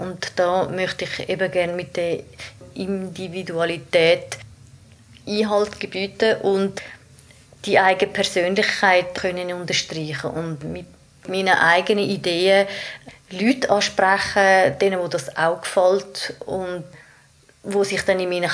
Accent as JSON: {"language": "German", "country": "Switzerland", "said": "In Deutschland vielleicht, aber da bei uns in der Schweiz nicht."}